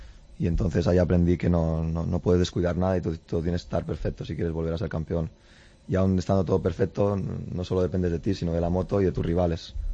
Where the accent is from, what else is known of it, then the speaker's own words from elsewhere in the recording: Balearic Islands, Spain; Yo soy español, me considero español, soy también mallorquín, y pronto celebraré mi título en mi isla donde nací.